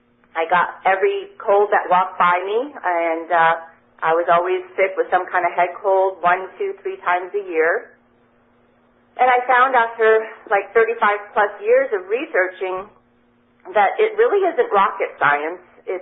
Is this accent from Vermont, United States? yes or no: yes; Vermont, United States; moved away as an adult; also born or lived in Wyoming / Montana / Los Angeles; I was born and raised in Vermont, moved out west to Lake Tahoe when I was 18 years old, loved the west. I've lived in Wyoming and Montana in the beautiful mountainous parts.